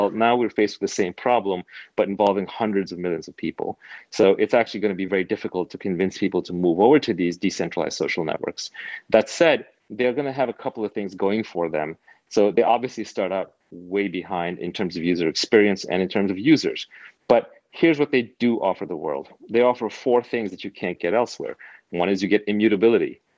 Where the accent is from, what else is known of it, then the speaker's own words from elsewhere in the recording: New York, United States; I grew up in New York, so unfortunately, I would have to categorize it as an abomination.